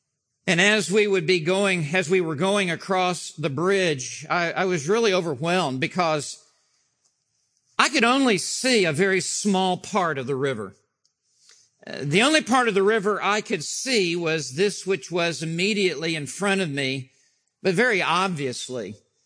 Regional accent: Memphis, Tennessee, United States; When I was a young boy, I grew up in Memphis, Tennessee. My father was a professor in medical school, and we moved there when I had just finished my seventh grade.

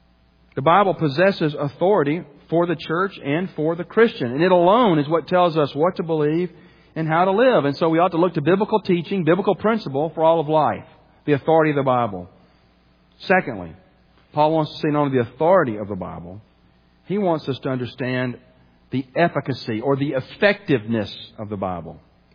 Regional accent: Birmingham, Alabama, United States; the high school I went to and growing up in Birmingham was, it was founded in like 1967, and now it doesn't exist anymore.

